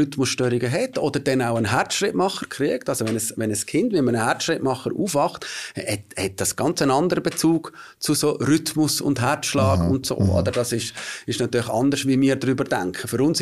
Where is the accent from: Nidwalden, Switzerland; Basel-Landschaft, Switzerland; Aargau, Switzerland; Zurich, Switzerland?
Nidwalden, Switzerland; moved away as an adult; now in Basel, Switzerland; Ja, ich komme ursprünglich aus Nidwalden.